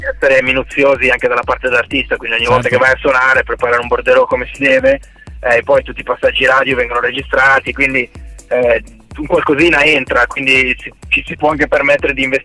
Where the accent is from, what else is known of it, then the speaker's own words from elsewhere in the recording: Lugano, Ticino, Switzerland; Siamo di Lugano, Svizzera